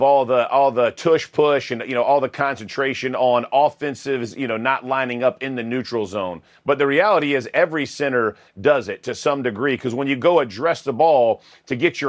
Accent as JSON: {"language": "English", "region": "Georgia", "country": "United States", "said": "Peyton took me to Augusta National to go play around. Ooh. And I'm from Georgia."}